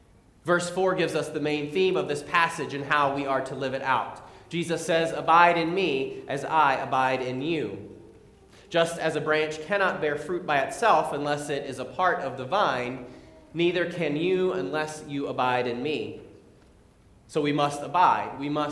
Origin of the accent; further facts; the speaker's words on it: North Carolina, United States; Now, I grew up in North Carolina and I always joke that these imperatives would be a lot easier for us to understand if we used my favorite southern word, y'all.